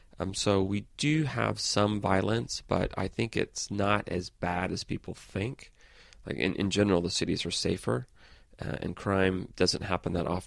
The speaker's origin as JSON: {"language": "English", "town": "San Francisco", "region": "California", "country": "United States", "said": "Oh, I'm from San Francisco."}